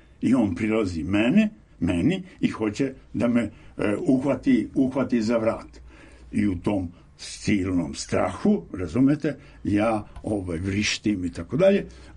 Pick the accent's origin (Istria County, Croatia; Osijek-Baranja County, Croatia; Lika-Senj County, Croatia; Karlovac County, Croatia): Lika-Senj County, Croatia; Frkašić; Ja sam iz Like. Iz blizine Korenice, selo Frkašić.